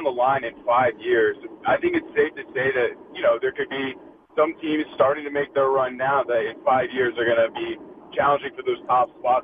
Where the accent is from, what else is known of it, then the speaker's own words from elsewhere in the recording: New Jersey, United States; now in Tacoma, United States; so I grew up in the North Jersey, New York area, so talk radio is all Mike Francesa and Mad Dog.